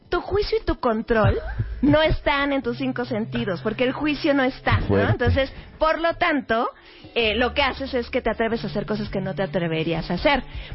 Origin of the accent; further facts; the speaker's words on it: Mexico; somos mexicanos, nos encanta la fiesta